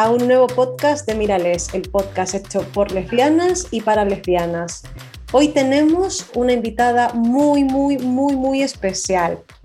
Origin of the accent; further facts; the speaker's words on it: Chile; now in Madrid, Spain; somos dos chilenas que estamos radicadas en Madrid.